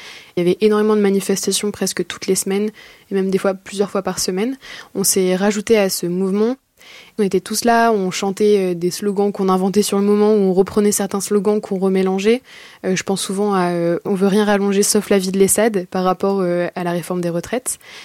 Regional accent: Pérenchies, Hauts-de-France, France; J'ai grandi à Péranchy, c'est une petite ville de campagne juste à côté de Lille, et je viens d'une famille de créatifs.

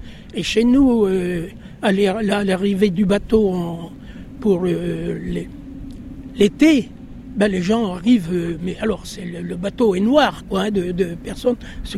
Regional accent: Ouessant, Brittany, France; puis maintenant j'ai 78 ans, oui, bientôt. Je suis natif de Ouessant.

